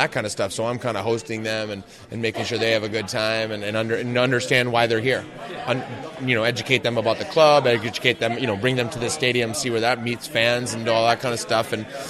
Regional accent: Green Bay, Wisconsin, United States; not only from growing up in Green Bay, Wisconsin, but now understanding, you know, the connection with this club

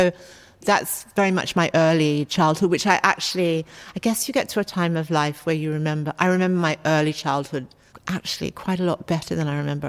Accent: Australia; I grew up in Australia

